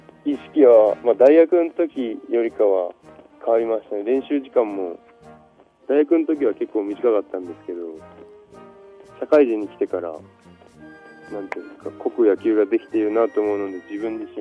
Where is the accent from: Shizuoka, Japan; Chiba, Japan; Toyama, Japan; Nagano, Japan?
Chiba, Japan; Shirako; 出身は千葉県の白子町というところなんですけど、